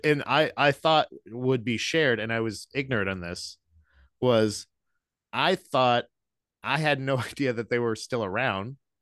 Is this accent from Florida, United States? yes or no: yes; Florida, United States; now in New Jersey, United States; because I was born in New Jersey and then I grew up in Florida, and Florida and Jersey people drive very similar.